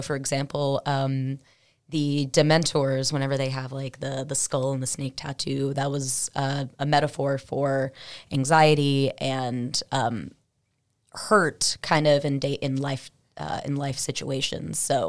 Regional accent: California, United States; as a kid born and raised in California

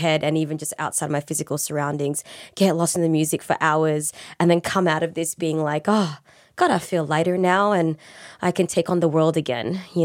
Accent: Malaysia; as a child growing up in Malaysia, as a mixed child to be exact.

